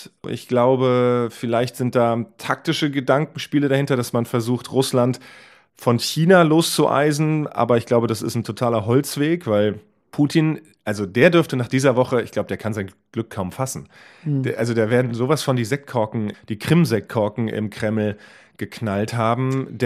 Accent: Wiesbaden, Hesse, Germany; Ich bin in Wiesbaden aufgewachsen, in der Nähe von einem amerikanischen Soldatenhousing.

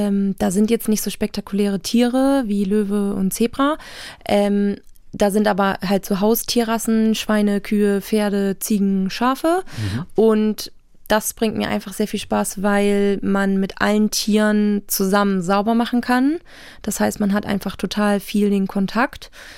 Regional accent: Hamburg, Germany; ich komme hier aus Hamburg

